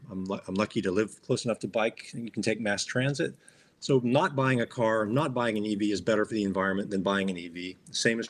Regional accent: Chicago, Illinois, United States; born or raised there; now in California, United States

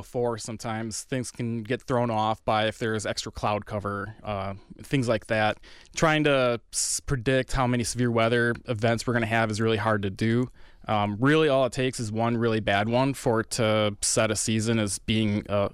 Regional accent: Fond du Lac, Wisconsin, United States; But I grew up in Fond du Lac, and when I was 16, watched the Oakfield tornado from my parents' doorstep, basically.

